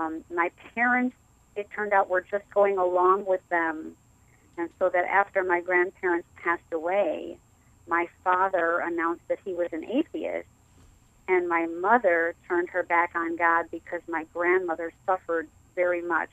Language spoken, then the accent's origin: English; Chicago, Illinois, United States; also born or lived in Oak Park; Well, I grew up on the north side of Chicago, but I was born and lived my first 6 years in Oak Park, Illinois, which is a suburb of Chicago to the north.